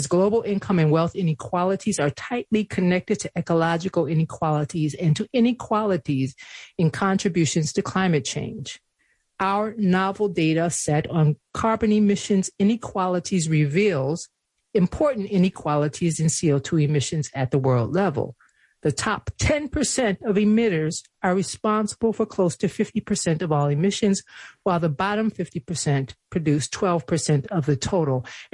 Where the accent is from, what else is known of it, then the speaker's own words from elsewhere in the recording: Buffalo, New York, United States; killing of 10 African-Americans in Buffalo, New York, my hometown.